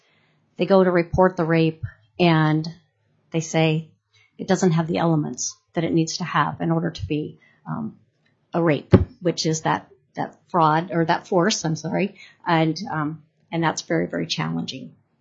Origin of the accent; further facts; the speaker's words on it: Fairbanks, Alaska, United States; We're in a college town, many of us. I'm from Fairbanks, and we have heard this story